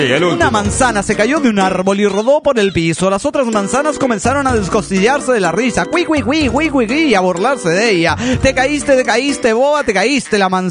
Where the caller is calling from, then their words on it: Cochabamba, Bolivia; de Cochabamba, Bolivia.